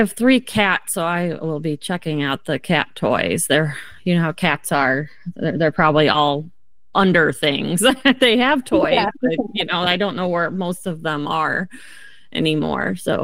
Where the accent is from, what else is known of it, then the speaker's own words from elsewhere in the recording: Midwest, United States; now in Portland, United States; I'm from the Midwest, and sometimes if I go, I mean, it's getting better out there